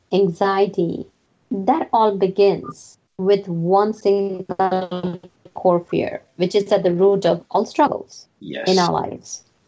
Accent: India; English is a second language; A lot of people, see, I come from India and I've never looked at India being a place for a spiritual journey, because when you grow up with something, it's very much, you take it for granted

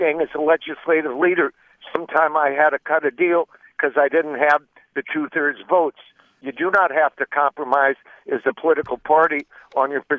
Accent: Milwaukee, Wisconsin, United States; See, I grew up in Milwaukee, Wisconsin, with two socialist mayors.

